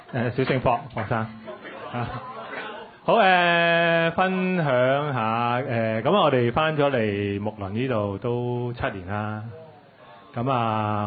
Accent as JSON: {"language": "Cantonese", "country": "China", "said": "我哋中國人尤其是我老豆啦"}